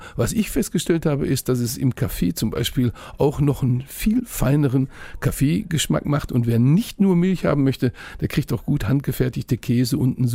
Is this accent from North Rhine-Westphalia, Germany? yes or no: yes; Bottrop, North Rhine-Westphalia, Germany; born there; Ich bin nämlich in Bottrop geboren und bin schon zu Kinder- und Jugendtagen oft mit dem Fahrrad durchs nördliche Ruhrgebiet gefahren.